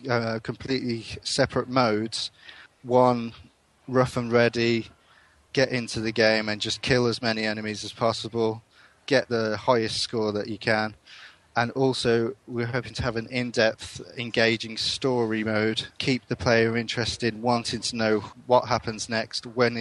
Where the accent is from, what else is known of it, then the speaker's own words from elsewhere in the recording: Birmingham, West Midlands, United Kingdom; I'm from Birmingham and I'm the lead developer for Derp Studios.